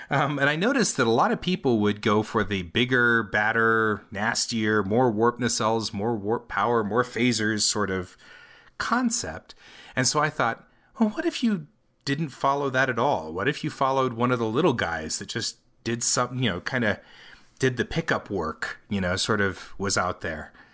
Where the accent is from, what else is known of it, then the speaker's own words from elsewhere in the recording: Denver, Colorado, United States; also born or lived in Houston; I'm from Denver, Colorado, and have lived here pretty much all my life. I actually was born in Houston, but I only lived there for about a year and a half before my dad was transferred here.